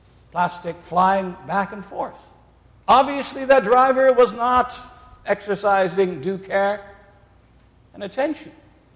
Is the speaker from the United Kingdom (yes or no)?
yes; England, United Kingdom; I know some people would say the wrath of God, but I think we're English, so we speak about the wrath of God.